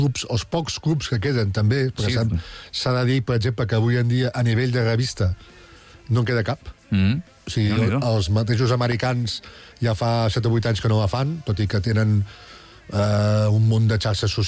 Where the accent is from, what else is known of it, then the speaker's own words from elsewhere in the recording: Sant Carles de la Ràpita, Catalonia, Spain; perquè jo sóc de la Ràpita.